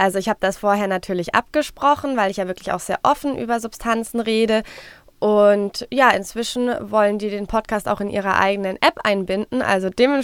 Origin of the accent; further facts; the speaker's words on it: Frankfurt, Hesse, Germany; Ich komme aus Frankfurt